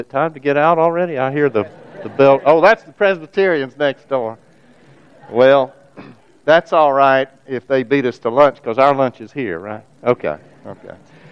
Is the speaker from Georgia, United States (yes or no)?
yes; Conyers, Georgia, United States; Now, I grew up in Conyers, Georgia, and that means I'm Southern.